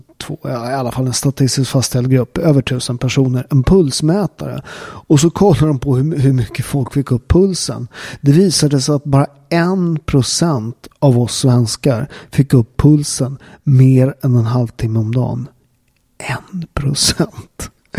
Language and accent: Swedish; Southern Italy, Italy; Swedish is a second language; i södra Italien där jag kommer ifrån